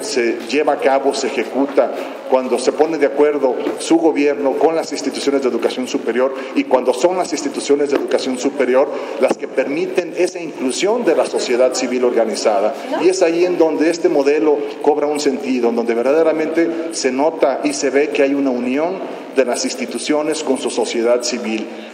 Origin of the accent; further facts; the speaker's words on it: Jalisco, Mexico; para que cada día más nos incorporemos como ciudadanos, como jaliscienses, como mexicanos, a esta labor tan noble